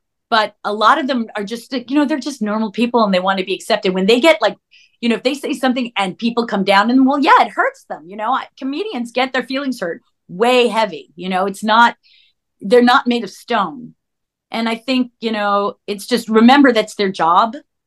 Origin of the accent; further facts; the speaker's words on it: Plainview, New York, United States; I'm from Long Island originally. I'm from Plainview, Long Island, which is a couple of towns away from Amityville.